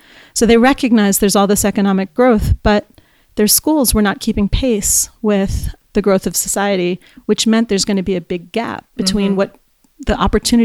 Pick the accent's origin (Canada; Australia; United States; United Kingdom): United States; New York; I grew up in New York.